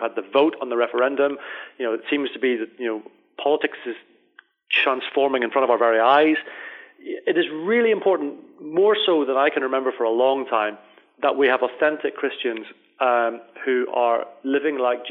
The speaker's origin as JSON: {"language": "English", "region": "Northern Ireland", "country": "United Kingdom", "tie": "born or raised there", "said": "I grew up, as people will gather from my accent, in Northern Ireland."}